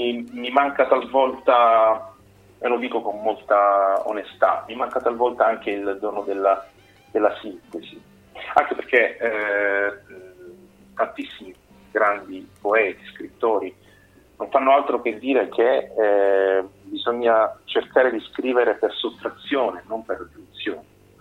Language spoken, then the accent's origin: Italian; Palermo, Sicily, Italy; da palermitano, da siciliano